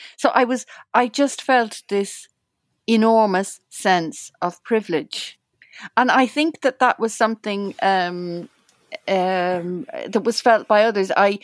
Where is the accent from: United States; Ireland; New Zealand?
Ireland; I'm an Irish journalist.